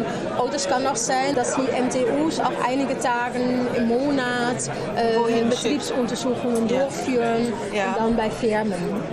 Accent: Netherlands; Es ist in den Niederlanden auch so, wo ich herkomme.

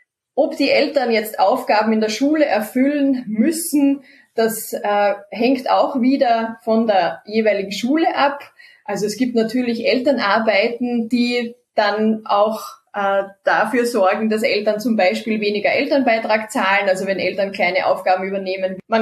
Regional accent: Austria; bei uns in Österreich

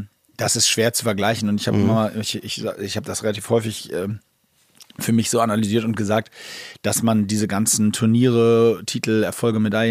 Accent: Hamburg, Germany; wir sind Hamburger und wir werden hier immer unser Headquarter haben, weil wir hier leben.

